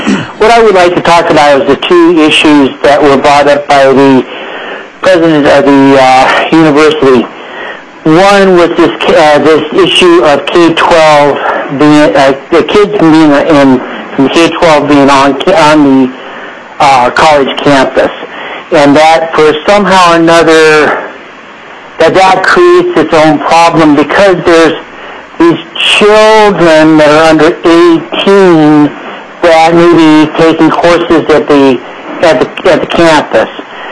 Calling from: Palmer, Alaska, United States; Yes, this is … I'm calling from Palmer.

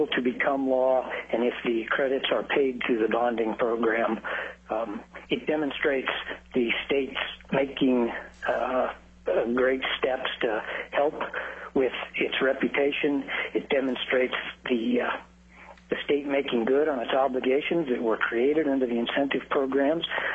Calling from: Anchorage, Alaska, United States; Yes, thank you. I'm calling in from Anchorage today.

